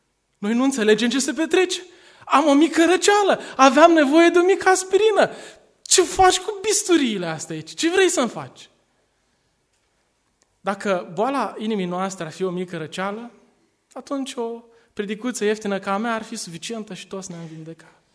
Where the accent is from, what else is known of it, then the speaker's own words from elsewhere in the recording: Romania; Eu sunt mândru că sunt român. M-am născut într-un neam extraordinar, într-un neam de genii.